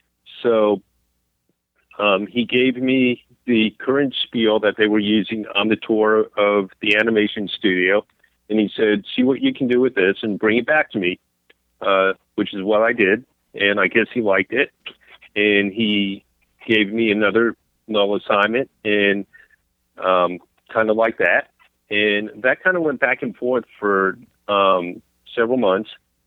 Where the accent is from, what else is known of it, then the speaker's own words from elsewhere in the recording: Florida, United States; You know, I mean, I was born and raised in Florida.